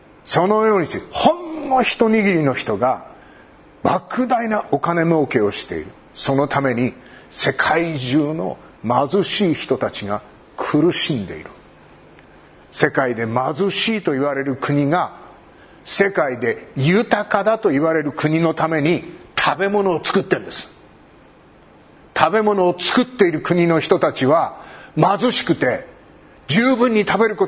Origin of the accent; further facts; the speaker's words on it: Hokkaido, Japan; この日本で、私の生まれ育った北海道で酪農農家がやれなくなってきている